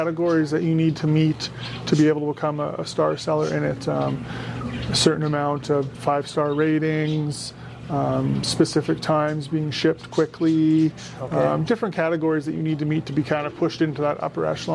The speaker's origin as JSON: {"language": "English", "town": "Kelowna", "region": "British Columbia", "country": "Canada", "moved": "as an adult", "said": "I came from Kelowna originally, from the Okanagan."}